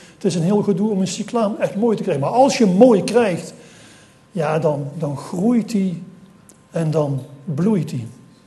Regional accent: Lent, Gelderland, Netherlands; Ik kom van oorsprong, ik kom uit Lent bij Nijmegen.

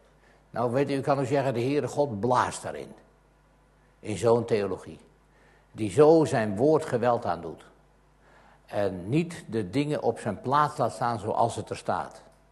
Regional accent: Zaandam, North Holland, Netherlands; Wij komen uit Zaandam, er waren 5 gereformeerde kerken, er is nu nog 1.

